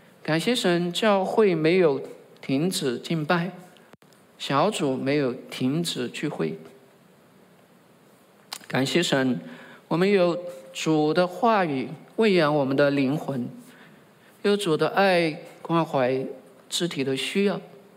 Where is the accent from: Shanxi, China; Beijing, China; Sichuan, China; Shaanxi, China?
Sichuan, China; 我们四川人有时候分不清楚